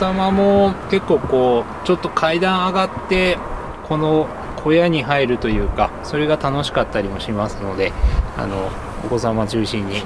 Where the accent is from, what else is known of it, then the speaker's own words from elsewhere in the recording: Yamanakako, Yamanashi, Japan; はい、ここ山中湖の出身です。